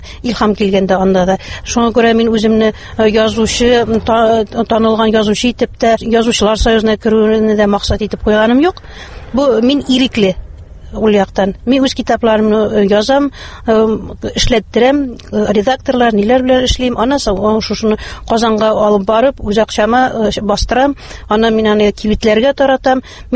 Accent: Akhun, Bashkortostan, Russia; born there; now in Naberezhnye Chelny, Russia; Мин үземнең тумышым белән Башкортстаннан, Учалы районы Ахун авылыннан, мин 78-нче елны шушы КамАЗ төзелешенә килдем һәм шушында мөслим җигитенә кибегә чыгып, шушында тормыш корып, хәзерге көндә дә шушы Чаллы шәһәрендә яшим.

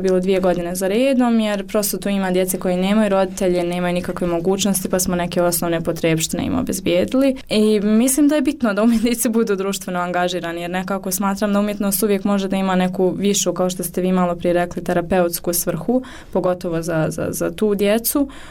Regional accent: Sarajevo, Federation of Bosnia and Herzegovina, Bosnia & Herzegovina; jer ja sam ipak iz Sarajeva

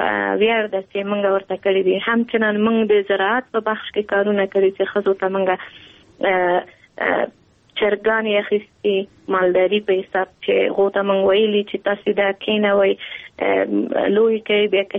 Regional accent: Kabul, Afghanistan; په کابل کې زیږیدلی یم په کابل کې لویه شوی یم په کابل کې مو تحصیلات مخکې وړي

